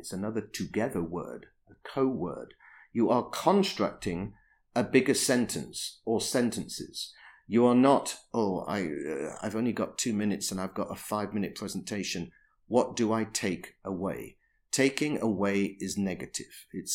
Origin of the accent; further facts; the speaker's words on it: United Kingdom; you see, being British, we always say it's Winston Churchill.